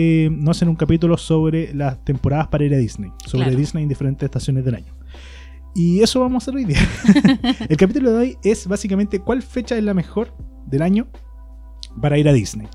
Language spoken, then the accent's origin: Spanish; Coquimbo, Chile; Yo soy de Coquimbo. Nosotros celebramos desde el primero, desde el día del niño celebramos.